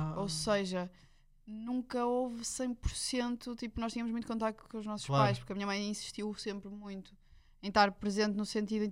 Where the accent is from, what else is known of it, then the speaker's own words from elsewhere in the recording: Baião, Porto, Portugal; Fui viver para Baião, que é uma hora do Porto. Vivi lá até ao meu 10º ano. Desde sempre. Eu só fui nascer mesmo ao Porto.